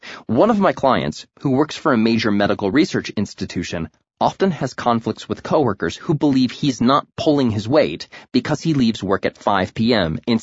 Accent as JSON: {"language": "English", "region": "Ohio", "country": "United States", "tie": "born or raised there", "said": "I grew up in Northern Ohio, where the Ohio State-Michigan State rivalry is alive and well."}